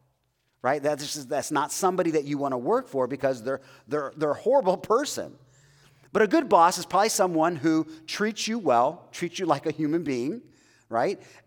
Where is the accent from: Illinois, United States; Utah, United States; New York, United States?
Illinois, United States; Chicago; I grew up in Chicago, so I grew up when Michael Jordan was reigning the NBA.